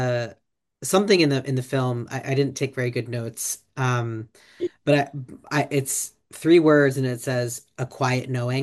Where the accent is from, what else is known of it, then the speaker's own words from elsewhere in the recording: Ohio, United States; I love when people are from Ohio because I'm from Ohio.